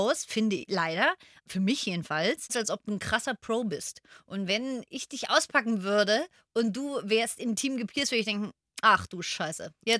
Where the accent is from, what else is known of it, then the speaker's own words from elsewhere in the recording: Berlin, Germany; Ich bin ja in Berlin aufgewachsen.